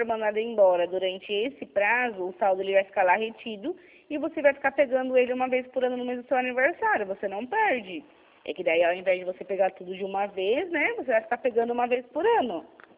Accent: Sorocaba, São Paulo, Brazil; eu sou do interior de São Paulo, de Sorocaba.

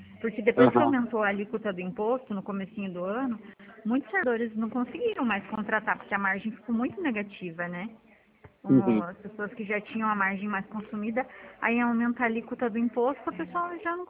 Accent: Toledo, Paraná, Brazil; É que eu sou de Toledo, então em Toledo é um percentual em cima do valor do valor financiado

